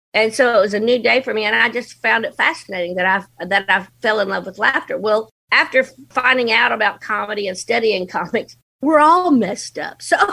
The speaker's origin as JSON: {"language": "English", "town": "Covington", "region": "Kentucky", "country": "United States", "tie": "born there", "said": "I was born in Covington, Kentucky."}